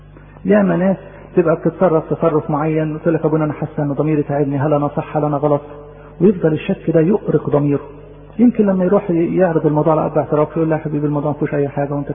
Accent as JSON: {"language": "Arabic", "country": "Egypt", "said": "يعني احنا كايه كمصريين يعني في الحتة دي شطار قوي"}